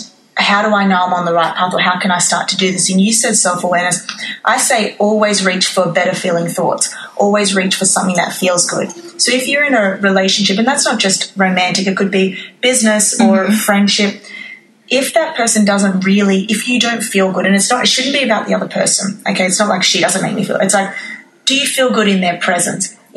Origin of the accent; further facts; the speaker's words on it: Australia; I was born and raised in Australia, but my family were born and raised in Cyprus. So when we came to Australia, I looked different.